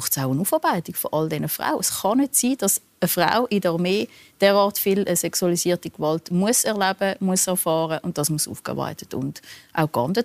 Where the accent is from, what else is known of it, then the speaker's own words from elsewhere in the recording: Basel-Landschaft, Switzerland; Ich bin in Baselbiet aufgewachsen